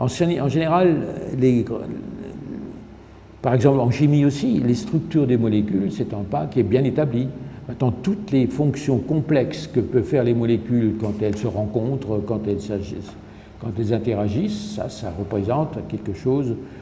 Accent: Strasbourg, Grand Est, France; born there; first language Alsatian; Je suis Français. Ma culture est française, ma langue est le français, mais je suis né à Strasbourg. Donc l'Allemagne, c'est à côté. Et mon premier langage, c'était l'alsacien, qui est en fait un dialecte allemand. Mais avant tout, je suis Européen.

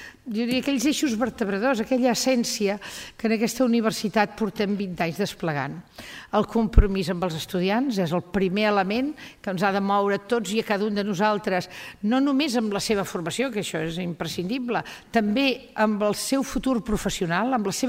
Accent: Girona, Catalonia, Spain; Els que som de Girona, quan parlem així ja sabem que parlem de tot

